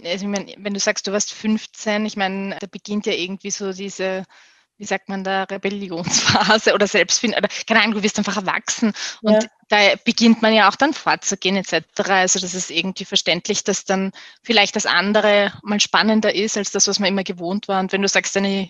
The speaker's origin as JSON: {"language": "German", "region": "Vienna", "country": "Austria", "tie": "born or raised there", "said": "Aber ich bin an und für sich selber ein sehr urbanes Mädchen, Frau. Ich bin relativ im Herzen von Wien groß geworden und vermisse es schon auch noch immer ab und zu sehr."}